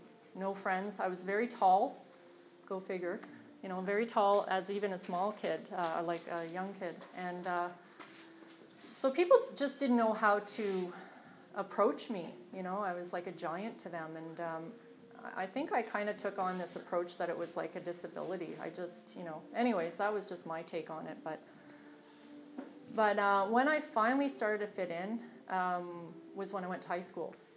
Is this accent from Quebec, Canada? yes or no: yes; Montreal, Quebec, Canada; I grew up in Montreal, and I was born December 1964. So I'm going to be 51 this year.